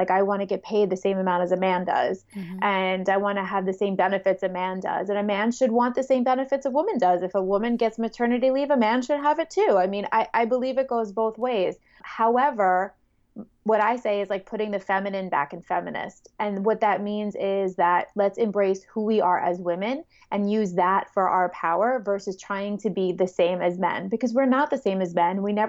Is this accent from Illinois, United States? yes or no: no; New York, United States; accent: New York; And I am, in case you haven't heard in my accent already, located in New York. Born and raised, and I've been shooting boudoir for about 10 years.